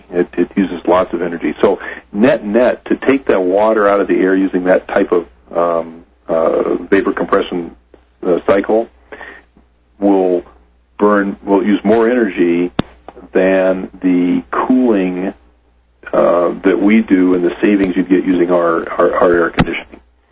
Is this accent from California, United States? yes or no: yes; California, United States; I grew up in California so a long time ago